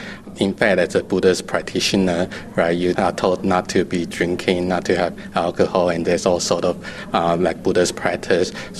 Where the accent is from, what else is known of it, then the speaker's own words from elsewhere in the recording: Australia; also born or lived in Taiwan; I'm from Taiwan originally, and I grew up in Australia.